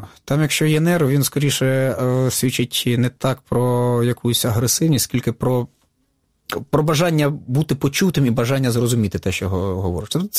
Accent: Starobilsk, Luhansk Oblast, Ukraine; Ось у нас в п'ятницю був виступ в моєму рідному Старобільську

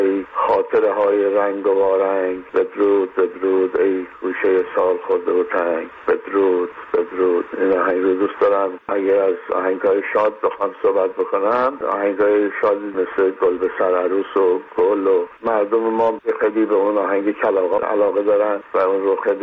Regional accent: Tehran, Tehran Province, Iran; born there; من خودم زاده تهران هستم

